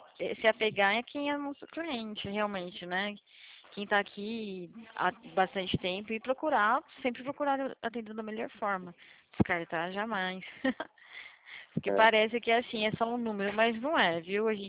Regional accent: São Paulo, Brazil; Eu sou de São Paulo. Sou aqui da Central de São Paulo.

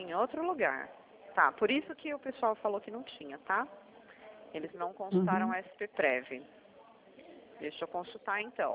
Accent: Sorocaba, São Paulo, Brazil; Sou de Sorocaba.

